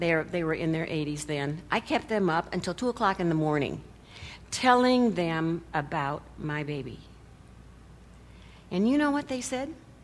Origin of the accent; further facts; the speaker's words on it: Iowa, United States; I was born and raised in Iowa. You know, that's another part of that history thing.